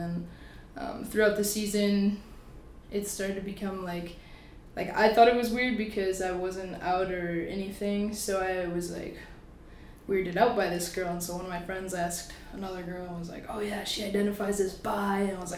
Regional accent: Oregon, Wisconsin, United States; moved away as an adult; now in Whitewater, United States; I grew up in Oregon, Wisconsin, so just south of Madison. Cool. Lived there my whole life until I went to Whitewater in 2009.

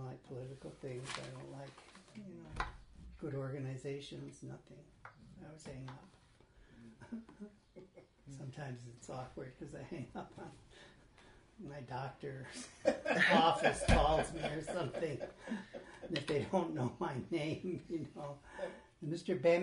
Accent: Peru; my mother's buried in Peru and I grew up in Peru.

